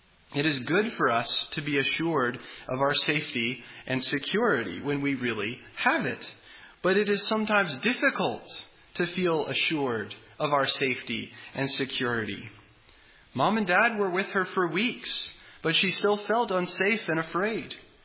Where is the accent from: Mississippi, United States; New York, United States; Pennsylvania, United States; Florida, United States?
Florida, United States; I grew up in Florida, and often we'd see an airplane with words trailing behind the airplane, usually advertising for somebody.